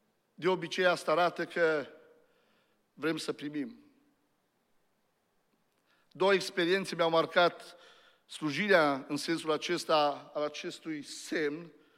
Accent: Romania; Nu se compară, suntem așa de binecuvântați ca români.

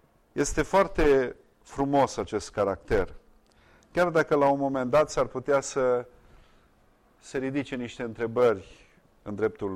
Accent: Satu Mare, Satu Mare County, Romania; noi am crescut câțiva ani la Satu Mare, lângă orașul Satu Mare și erau foarte mulți maghiari acolo.

